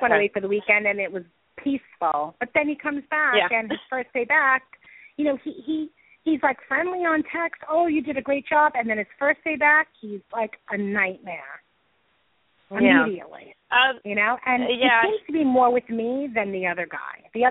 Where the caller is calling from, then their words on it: New York, United States; I'm calling from New York as well.